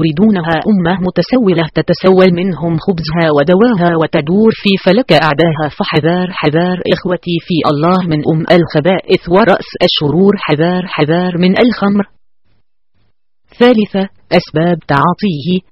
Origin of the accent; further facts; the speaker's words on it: Egypt; بل إن عندنا في مصر أمثال تحرض علي شرب المخدرات